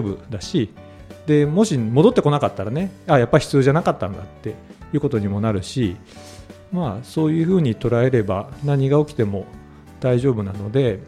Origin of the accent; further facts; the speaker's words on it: Nagoya, Aichi, Japan; now in Hiroshima, Japan; 僕出身が名古屋で広島で就職してるので、